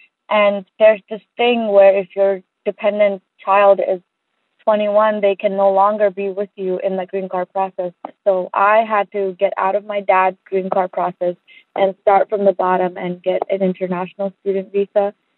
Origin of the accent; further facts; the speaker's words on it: Orlando, Florida, United States; I'm from Orlando.